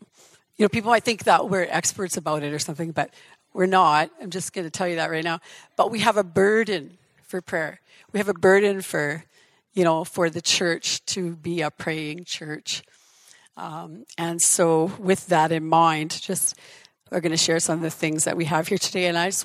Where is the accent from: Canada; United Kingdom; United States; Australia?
Canada; Yorkton, Saskatchewan; we're from Yorkton and have been pastoring there for a while.